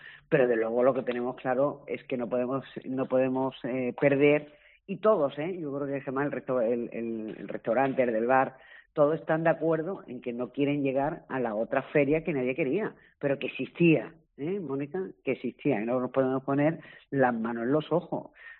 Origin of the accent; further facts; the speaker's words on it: Málaga, Andalusia, Spain; como todos sabemos, los que somos de Málaga lo sabemos